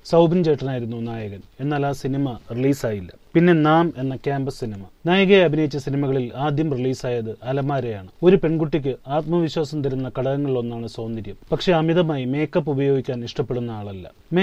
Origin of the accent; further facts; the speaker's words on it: Puthukkad, Kerala, India; ഞാനൊരു തനി തൃശ്ശൂരുകാരിയാണ്. തൃശൂർ പുതുക്കാടാണ് വീട്.